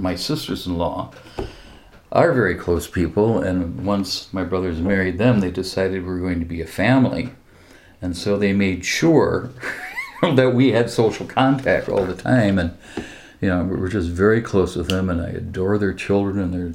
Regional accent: Wabasha, Minnesota, United States; when that creepy man from Wabasha was hounding me all the time from my hometown.

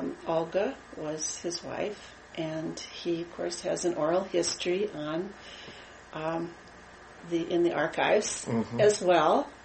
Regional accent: Madison, Wisconsin, United States; born there; Well, I was born right here in Madison, Wisconsin.

